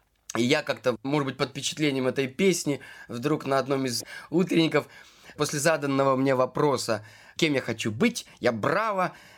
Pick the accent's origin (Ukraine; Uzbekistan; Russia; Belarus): Ukraine; Я вырос на Украине, поэтому, наверное, вспоминаются прежде всего украинские песни.